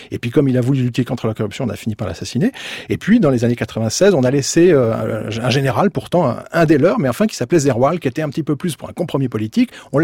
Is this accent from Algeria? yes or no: yes; Algiers, Algiers Province, Algeria; Moi, j'ai grandi à Alger, je vois où sont les casernes